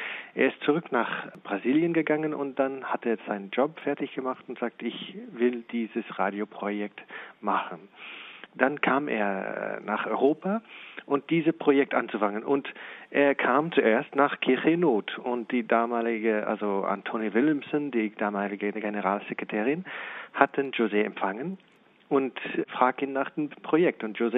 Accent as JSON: {"language": "German", "country": "Canada", "second_language": "German", "said": "Ich bin Kanadier, also mein Deutsch kann manchmal hängen bleiben"}